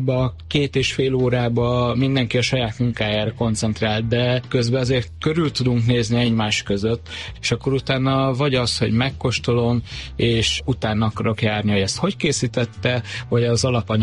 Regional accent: Lake Balaton, Hungary; now in Budapest, Hungary; Balatonról jöttem, én másfél éve élek itt Budapesten.

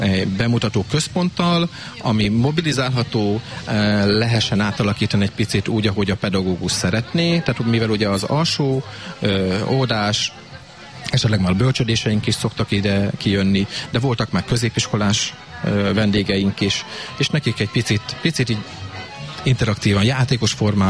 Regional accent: Kisújszállás, Jász-Nagykun-Szolnok, Hungary; now in Jászboldogháza, Hungary; kisgyerekkorban én kisúszáson nőttem fel, tehát én itt Boldogházba szokták mondani, hogy gyütment vagyok, már 16 éve itt élek.

